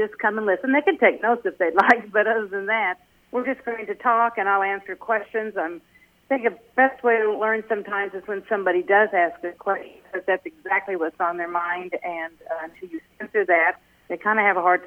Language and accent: English; Carrollton, Missouri, United States; also born or lived in Chillicothe; I'm from Carrollton. I was born and raised in Chillicothe. I was born in Chillicothe and raised in Carrollton, so I'm from this area.